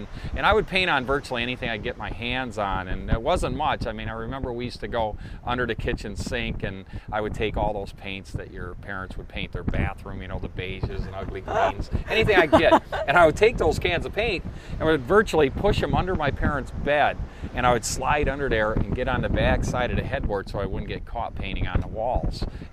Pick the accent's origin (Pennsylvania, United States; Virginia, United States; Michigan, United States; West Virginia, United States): Michigan, United States; I did. Yeah, I grew up in Michigan in the Midwest.